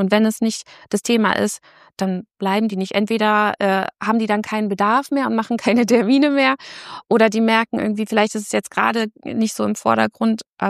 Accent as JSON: {"language": "German", "region": "Berlin", "country": "Germany", "lives_now": "Bielefeld, Germany", "said": "ich komme aus Berlin"}